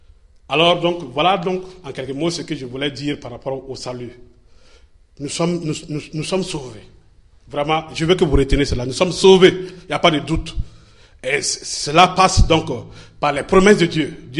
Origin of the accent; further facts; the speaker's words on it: Burkina Faso; Chez nous au Burkina, quand tu parles de l'encre, les gens ne connaissent pas.